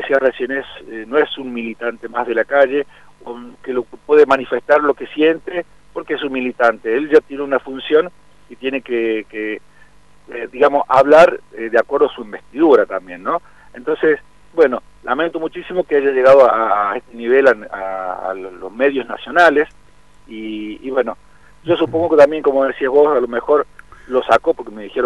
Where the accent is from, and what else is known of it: Argentina